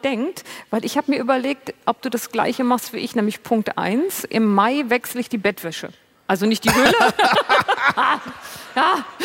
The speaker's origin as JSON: {"language": "German", "region": "Harz", "country": "Germany", "said": "Also der Harz, wo ich herkomme. Als wir da hingezogen sind, gab es noch Plumpsklo."}